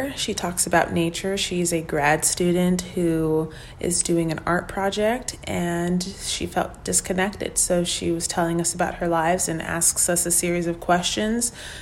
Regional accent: Texas, United States; it's just something that reminds me of growing up in Texas and getting lost in a forest

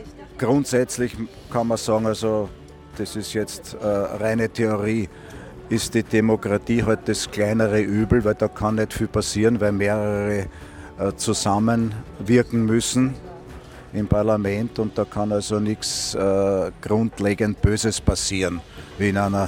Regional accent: Vienna, Austria; Als Wiener, der also schon 75 Jahre alt ist, kenne ich ja das meiste.

